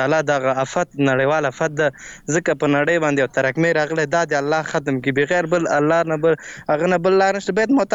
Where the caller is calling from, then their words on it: Laghman, Afghanistan; اړیکه مې لغمان څخه نیولې ده.